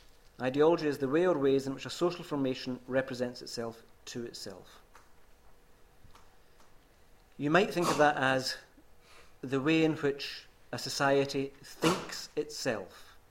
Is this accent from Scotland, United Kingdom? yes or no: yes; Glasgow, Scotland, United Kingdom; when I was a wee boy, growing up in Glasgow